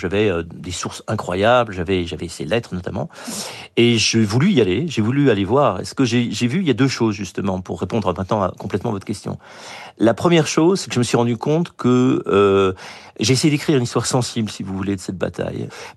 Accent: France; moved away as an adult; also born or lived in East Coast, United States; now in United States; je suis français, j'ai vécu sur la côte est des États-Unis, maintenant je vis dans le Midwest.

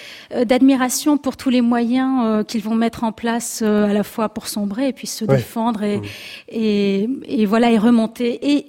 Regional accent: Paris, Île-de-France, France; moi déjà en tant que parisienne

